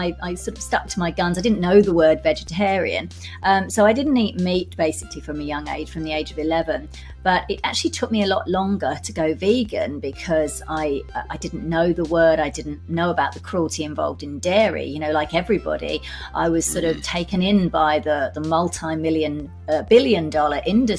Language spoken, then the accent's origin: English; London, United Kingdom; I come from a working class family in the UK. I was actually born in the East End of London, so I'm technically a Cockney, but I grew up in Southeast London, just outside Southeast London.